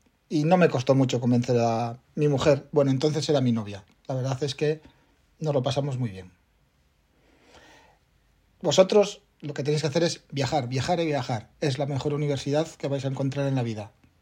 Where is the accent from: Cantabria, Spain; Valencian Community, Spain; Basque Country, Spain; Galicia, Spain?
Cantabria, Spain; Bueno, sí, soy cántabro y casi siempre he vivido aquí, pero una temporada que viví en Ámsterdam, en los Países Bajos.